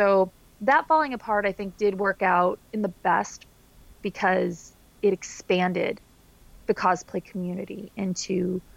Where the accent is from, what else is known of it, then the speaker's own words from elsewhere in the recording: Denver, Colorado, United States; I grew up in Denver. We didn't have one. We had Starfest, but we didn't have Comic-Con.